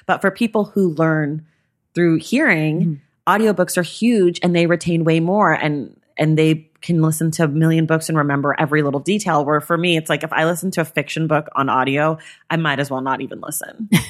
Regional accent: California, United States; But I grew up in the Bay Area.

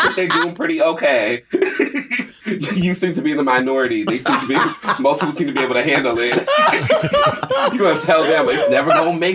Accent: United States; I'm Black American

